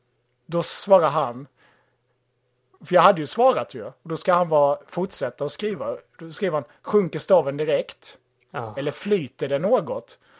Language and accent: Swedish; Halmstad, Halland County, Sweden; Vi är ju från Halmstad ju.